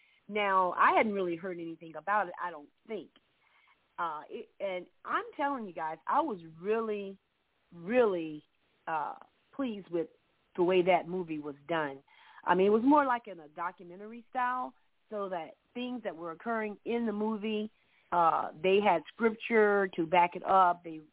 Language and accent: English; Georgia, United States; from Southeast Georgia